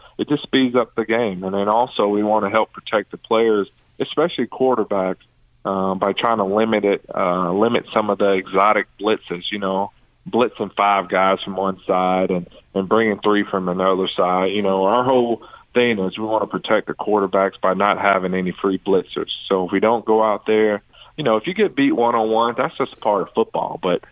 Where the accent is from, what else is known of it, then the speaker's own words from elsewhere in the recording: Atlanta, Georgia, United States; growing up in Atlanta, the run and gun, we had a bunch of little guys dominating the game.